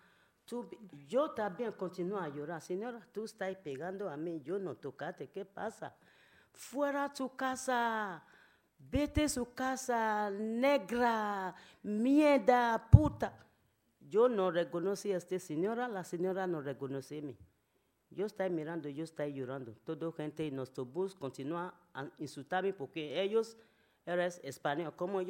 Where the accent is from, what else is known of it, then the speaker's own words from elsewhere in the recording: Nigeria; Spanish is a second language; also born or lived in Barcelona; now in Igualada, Spain; Yo soy de Nigeria. Yo viví aquí 11 años en Barcelona. Antes vivía en Barcelona, pero ahora yo vivo en Igualada